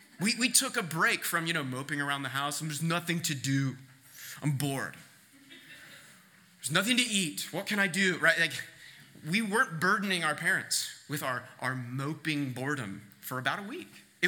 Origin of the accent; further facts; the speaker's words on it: Kansas, United States; So I grew up on Cottontail Court in southwest Kansas, a little cul-de-sac.